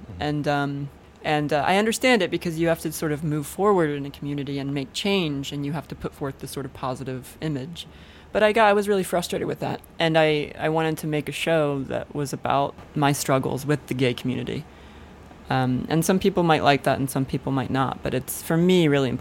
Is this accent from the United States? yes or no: yes; Palm Bay, Florida, United States; Palm Bay, Florida.